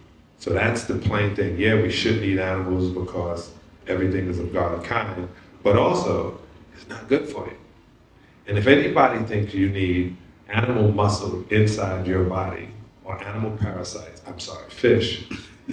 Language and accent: English; Brooklyn, New York, United States; I'm from Brooklyn, New York.